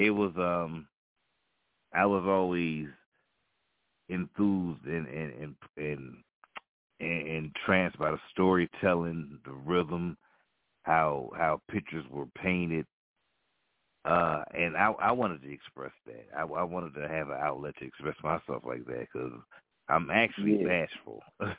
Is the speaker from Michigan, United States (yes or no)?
no; Augusta, Georgia, United States; I'm from Augusta, Georgia.